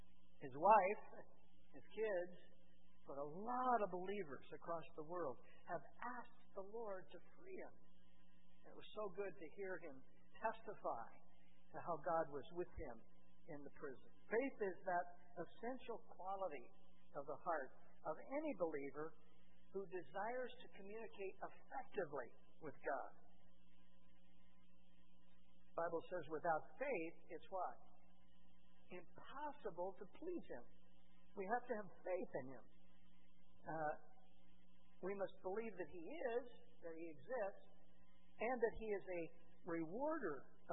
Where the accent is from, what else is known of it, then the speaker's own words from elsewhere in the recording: Chicago, Illinois, United States; And I'm from Chicago.